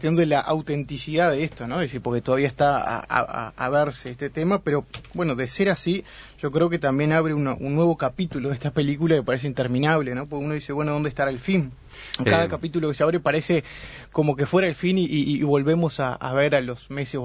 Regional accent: Uruguay

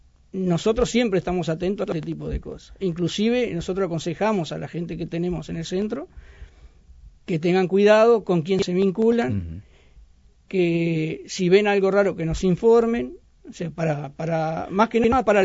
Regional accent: Uruguay; Es que yo soy uruguayo.

